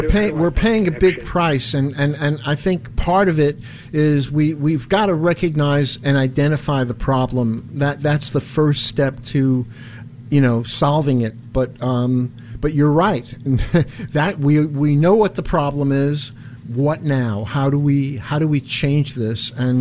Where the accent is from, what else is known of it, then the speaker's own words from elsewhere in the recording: Elmont, New York, United States; yeah, I grew up in Elmont, so I kind of know where you are.